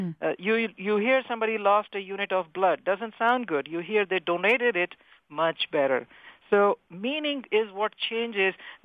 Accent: India; English is a second language; now in United States; when I came originally from India, You perhaps can get from my little accent there. But when I came to U.S. in 1995

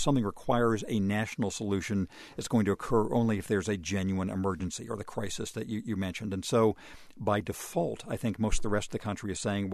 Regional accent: California, United States; for my home state of California.

